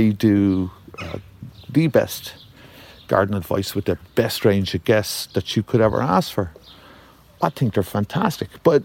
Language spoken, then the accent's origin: English; Ireland; I can't do two things extremely well as an Irishman.